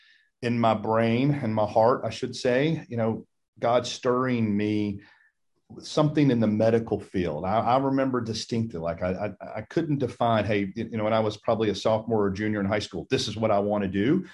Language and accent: English; Marietta, Georgia, United States; I'm from originally from the Atlanta area. I grew up in Marietta, Georgia. I went to North Cobb High School and played football there